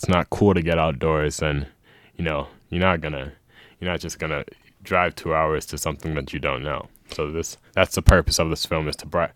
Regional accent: Atlanta, Georgia, United States; I grew up in Atlanta myself.

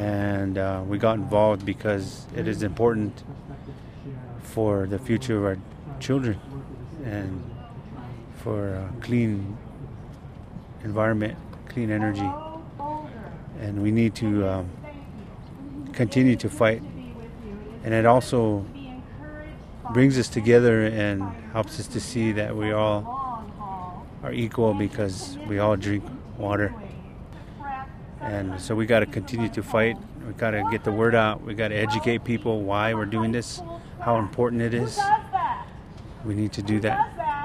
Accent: North Dakota, United States; now in Northglenn, United States; I am a Lakota from Standing Rock, and I live here in Colorado in North Glen

